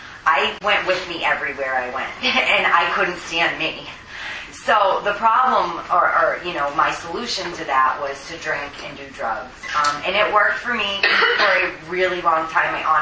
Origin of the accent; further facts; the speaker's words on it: Boston, Massachusetts, United States; I'm from Boston, Massachusetts, and I started, drinking at a relatively young age.